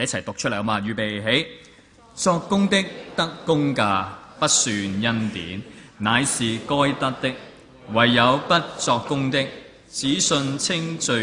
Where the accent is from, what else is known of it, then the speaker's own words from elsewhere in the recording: China; 我哋中国人咧，我哋都会用咩结拜啊、结义啊咁样样噶